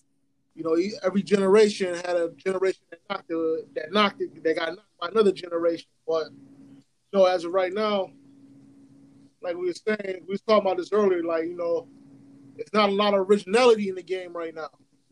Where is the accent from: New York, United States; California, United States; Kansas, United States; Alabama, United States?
New York, United States; Rochester; yo, I'm from Rochester, New York.